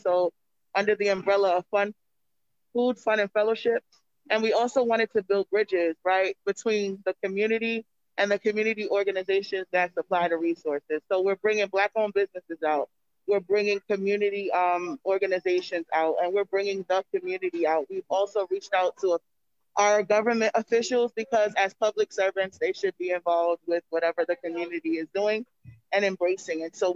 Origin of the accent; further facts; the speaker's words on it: New York, United States; So what's funny is that I grew up in New York, but I grew up to two Southern parents.